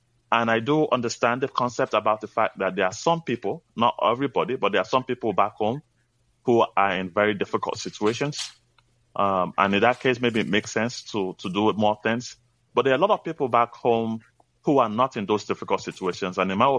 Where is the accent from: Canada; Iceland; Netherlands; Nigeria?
Nigeria; now in United States; I grew up in Nigeria, actually was born in the U.S., grew up in Nigeria, and then came back to the U.S.